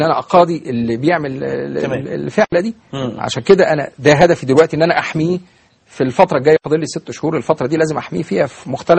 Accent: Egypt; منهج التعليم عندنا في مصر

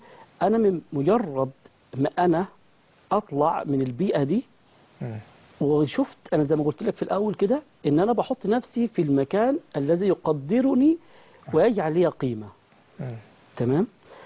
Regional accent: Upper Egypt, Egypt; من الاموال والارباح عندنا في الصعيد

